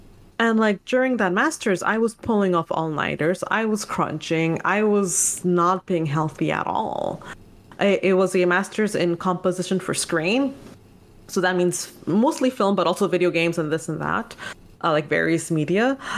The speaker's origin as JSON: {"language": "English", "town": "Montreal", "region": "Quebec", "country": "Canada", "said": "even though I was from Montreal, I did not know a single game dev in the city."}